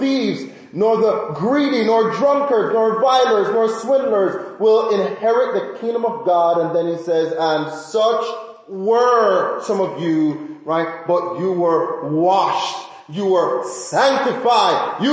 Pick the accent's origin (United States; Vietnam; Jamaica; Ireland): Jamaica; moved away; I was a kid growing up in Jamaica, listening to him, in Jamaica, and then, came here